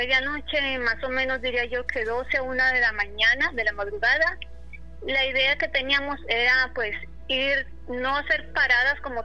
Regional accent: Caribbean coast, Colombia; also born or lived in Bogotá; yo soy de Colombia. Para ese tiempo yo vivía en Bogotá, Colombia. Esto queda hacia el interior del país, pero yo soy originaria del norte de Colombia, de la costa.

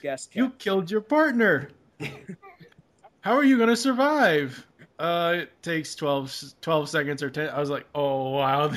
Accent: Boston, Massachusetts, United States; accent: Bostonian; that's why I brought up my Bostonian accent.

